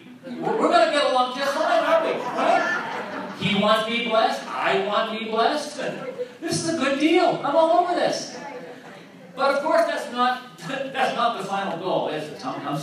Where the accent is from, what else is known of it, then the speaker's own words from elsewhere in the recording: New England, United States; now in Virginia, United States; No, the reason I ask is I came from New England, and people up there, amen, John Matthew, you say it. In New England, Jesus is not as popular as he is down where I live in Virginia.